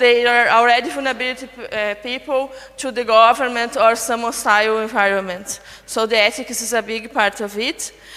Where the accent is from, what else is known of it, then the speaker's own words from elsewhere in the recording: Curitiba, Paraná, Brazil; English is a second language; I am from Curitiba, south of Brazil.